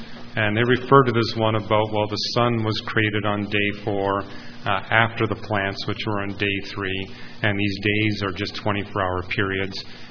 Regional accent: Canada; I had to tell them I was from Canada

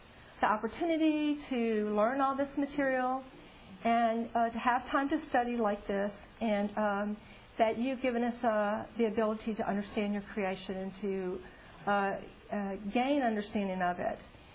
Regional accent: Louisiana, United States; I grew up in South Louisiana. I'm French. Everybody was Catholic.

